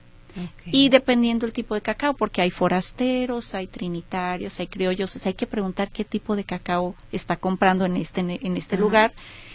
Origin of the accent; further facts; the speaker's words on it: Tlaquepaque, Jalisco, Mexico; Yo vivo en Tlaquepaque, digo, es mi terruño